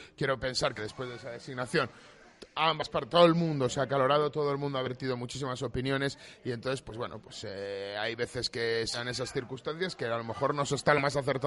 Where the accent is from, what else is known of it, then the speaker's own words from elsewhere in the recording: Valladolid, Castile and León, Spain; pero es que yo también soy vallisoletano, ¿sabes?